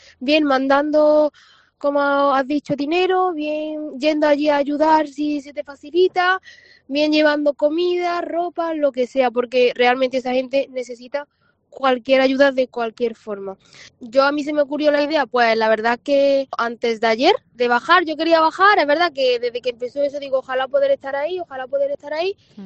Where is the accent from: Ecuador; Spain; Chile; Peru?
Spain; Córdoba, Andalusia; Yo soy aquí de Córdoba también. No he nacido aquí, pero llevo 19 años aquí. Vamos, me he criado aquí.